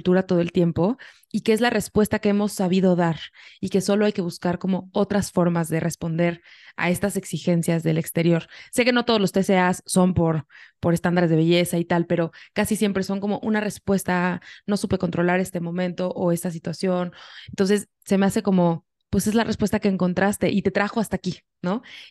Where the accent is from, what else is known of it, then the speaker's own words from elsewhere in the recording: Mexico; Yo soy mexicana, vivo en la Ciudad de México, tengo 27 años cuando estamos grabando esto